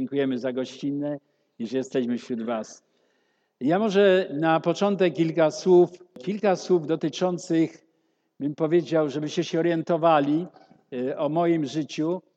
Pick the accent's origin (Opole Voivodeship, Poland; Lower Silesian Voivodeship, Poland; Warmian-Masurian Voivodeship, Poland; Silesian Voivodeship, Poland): Opole Voivodeship, Poland; Nysa; Ja pochodzę z Nysy, miasta, gdzie wychowałem się.